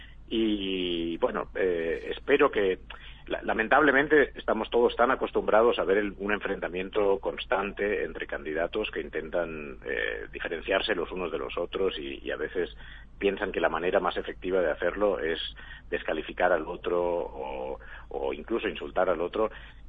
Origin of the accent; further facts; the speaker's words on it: Spain; Yo lo veo, yo vengo de España